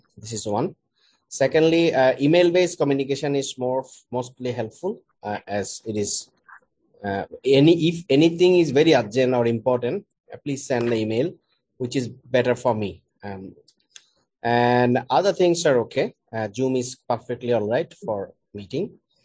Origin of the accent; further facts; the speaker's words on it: Chittagong, Chittagong Division, Bangladesh; I am from Chittagong.